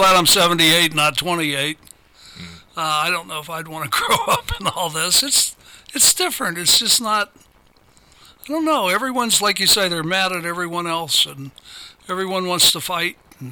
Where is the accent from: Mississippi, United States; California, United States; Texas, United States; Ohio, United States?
Ohio, United States; Prospect; also born or lived in Nitro, West Virginia; I was born in Nitro, West Virginia, on 34th Street in my aunt and uncle's house. I guess that's how they did it back then. And I believe we came to Ohio when I was maybe 6-7 years old, and I've been in Prospect ever since.